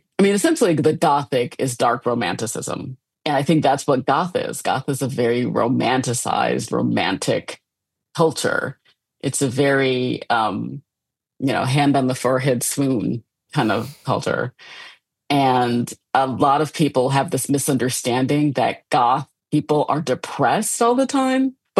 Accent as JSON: {"language": "English", "region": "Midwest", "country": "United States", "said": "I mean, I come from the Midwest, which has its own weird kind of passive aggressive politeness kind of thing in and of itself."}